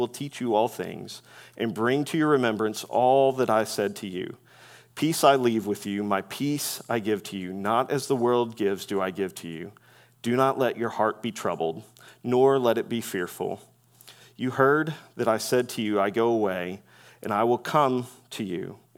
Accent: Louisville, Kentucky, United States; We grew up in Louisville, Kentucky.

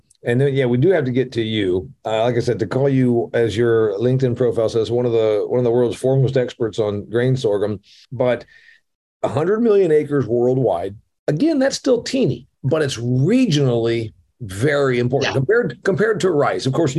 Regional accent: Indiana, United States; Because you know, I'm from Northeast Indiana. We get about 38 inches of annual precipitation. There's essentially no irrigated land within a near drive of my property.

